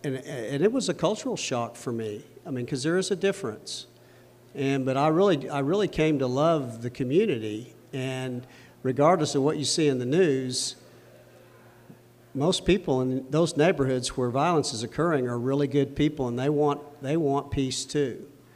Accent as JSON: {"language": "English", "town": "Oklahoma City", "region": "Oklahoma", "country": "United States", "tie": "born or raised there", "said": "I grew up here in Oklahoma City"}